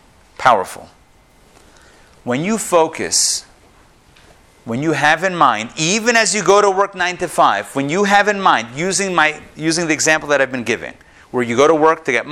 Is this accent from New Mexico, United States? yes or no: no; Pittsburgh, Pennsylvania, United States; I'm from Pittsburgh, in case you didn't know that with this little preamble.